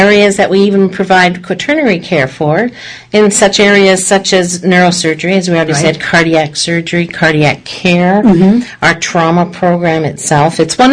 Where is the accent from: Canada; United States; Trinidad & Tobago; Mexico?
Canada; Halifax, Nova Scotia; now in British Columbia, Canada; So I came from Halifax to BC just to work in this amazing organization.